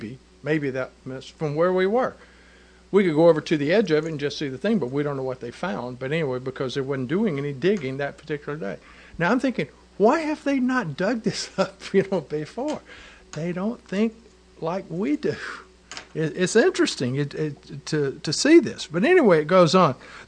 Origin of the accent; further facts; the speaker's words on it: United States; And I'm looking at it as an American, and I'm saying, there's no way I would fight for it.